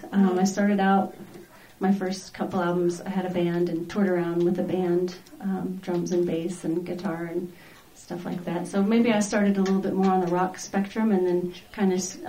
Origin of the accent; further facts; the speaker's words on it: Texas, United States; now in Oregon, United States; You know, it's tough because I'm from Texas and I've been so many times, but now that I live in Oregon, it's just so hard to get there.